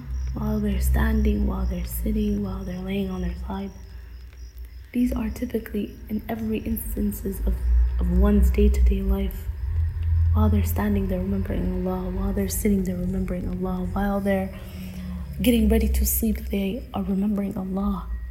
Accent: Minnesota, United States

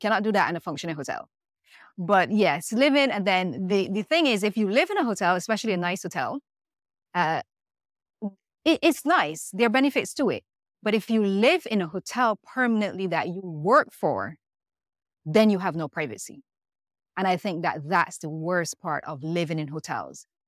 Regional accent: Barbados; moved away as an adult; I'm originally from Barbados. I did all my education in Barbados.

